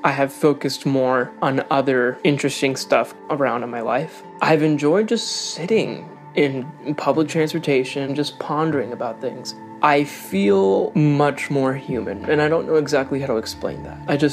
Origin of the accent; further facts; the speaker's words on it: Puerto Rico; I'm from Puerto Rico.